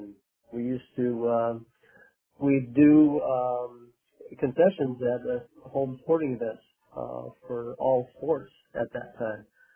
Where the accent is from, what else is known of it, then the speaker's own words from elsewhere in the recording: Miller, South Dakota, United States; I'm from Miller, South Dakota, and I'm a farmer rancher full time.